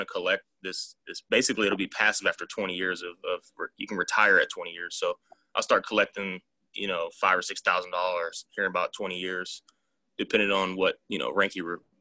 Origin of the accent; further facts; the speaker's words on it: Cleveland, Ohio, United States; also born or lived in Texas / Colorado; So I'm from Cleveland originally, and I've been adopted by Texas here in the last 5-6 years where my wife's from.